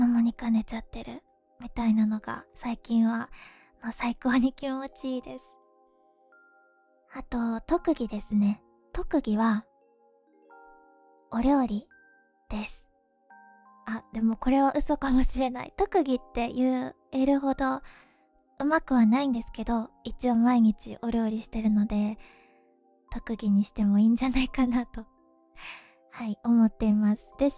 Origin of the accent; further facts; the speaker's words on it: Kansai, Japan; accent: Kansai dialect; 出身地は関西です。関西のどこかなので、今はこうやって標準語でお話ししているんですけれども、普段家族だったり地元の友人とおしゃべりするときは関西弁を使っています。